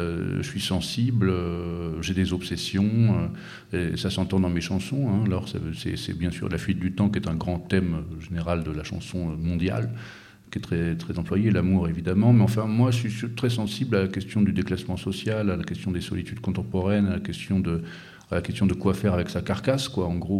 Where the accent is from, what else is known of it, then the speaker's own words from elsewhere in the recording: Brittany, France; de mon coin de là où j'ai grandi, en Bretagne.